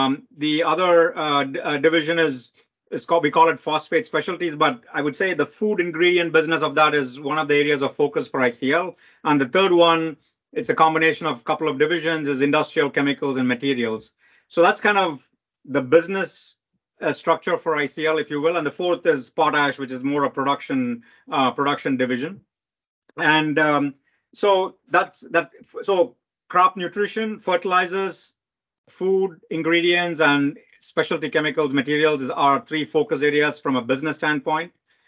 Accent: India; moved away as an adult; now in United States; I grew up in India. I did my undergrad in India and came for graduate schools many, many years ago.

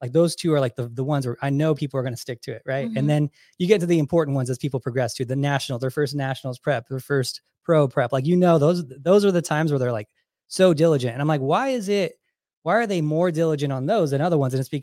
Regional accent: California, United States; the beach thing is, like, whatever to me, because I grew up in California, but the people in Hawaii is what I love.

